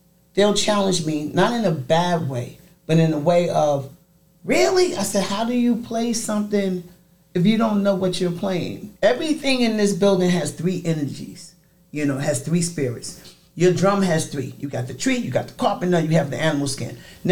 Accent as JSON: {"language": "English", "town": "Brooklyn", "region": "New York", "country": "United States", "said": "You know me, I'm from Brooklyn."}